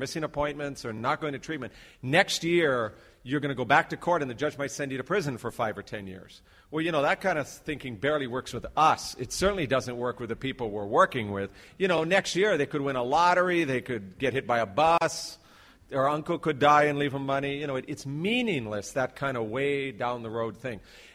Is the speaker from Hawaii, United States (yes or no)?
yes; Honolulu, Hawaii, United States; I'm a judge from Honolulu, Hawaii.